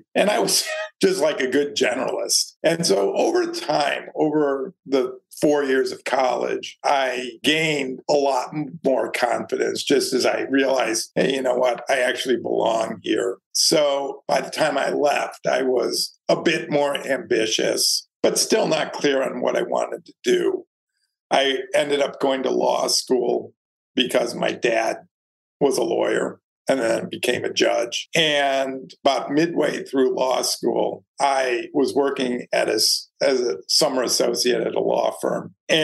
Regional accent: Detroit, Michigan, United States; now in New York, United States; I grew up in a nice suburb of Detroit, had lots of good friends, still do, in fact, going to Michigan tomorrow for a high school reunion.

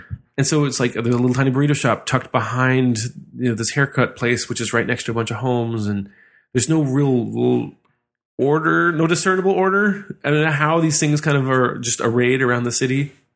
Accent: Seattle, Washington, United States

